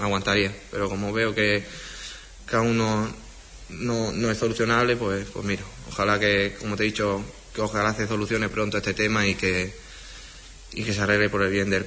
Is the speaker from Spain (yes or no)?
yes; Huelva, Andalusia, Spain; cuando me fui mi primera vez de Huelva fue porque mi carrera futbolística, pues me querían varios equipos de más nivel